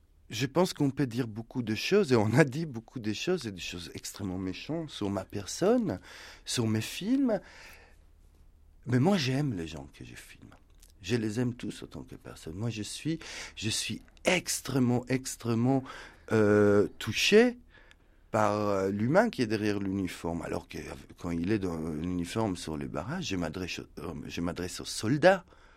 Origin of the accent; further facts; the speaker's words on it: Israel; moved away; j'ai quitté Israël il y a 20 et quelques années, Israël ne m'a jamais quitté. Et donc, je suis toujours là-bas. Depuis quelques années, je suis de nouveau physiquement aussi là-bas, puisque j'enseigne en Israël 6 mois par an.